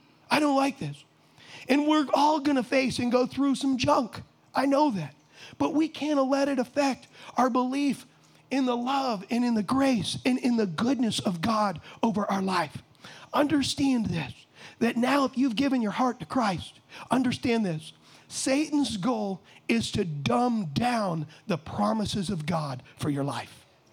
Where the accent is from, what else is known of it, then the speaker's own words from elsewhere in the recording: Huntington Beach, California, United States; also born or lived in San Diego; now in Michigan, United States; I was raised in Huntington Beach for the first 18 years of my life, and then we lived in San Diego